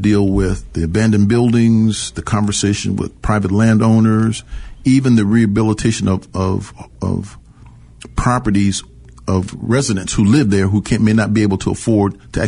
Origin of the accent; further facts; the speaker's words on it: Washington Park, Illinois, United States; I was born in Washington Park. The first church of the Apostolic Church of God was founded in Washington Park. Right. I was born there. I went to Betsy Ross School. I currently live in Washington Park.